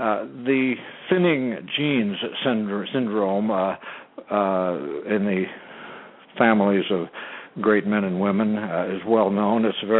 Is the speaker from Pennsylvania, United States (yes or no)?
no; Indiana, United States; accent: Hoosier; I speak Hoosier also, because I actually was born and raised in Indiana. That's sort of a separate language. Yes, I studied Russian in college and French in college, and I still use them both all the time.